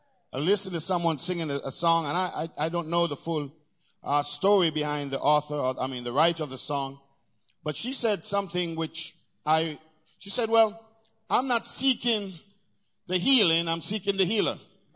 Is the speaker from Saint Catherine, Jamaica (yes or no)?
no; Poorman's Corner, Saint Thomas, Jamaica; I grew up in a little town called Poorman's Corner. And just by the name of the town, you can imagine what kind of corner it was. In Yala, St. Thomas.